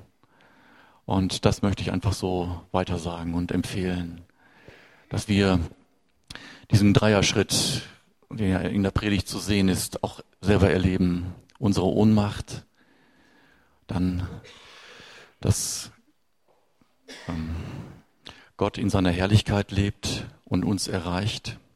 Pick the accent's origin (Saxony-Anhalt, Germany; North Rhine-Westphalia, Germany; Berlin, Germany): North Rhine-Westphalia, Germany; Essen; In meiner Heimatstadt in Essen sind im Jahr 2009 22 Kirchen und Gemeinden geschlossen worden.